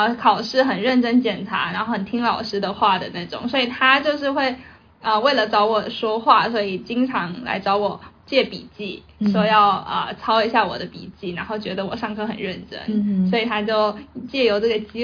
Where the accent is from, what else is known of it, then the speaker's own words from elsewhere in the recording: Taiwan; moved away as an adult; now in Seattle, United States; 我来自台湾。我是2022年来西雅图的，然后现在研究所毕业，在西雅图 Bellevue 地区工作。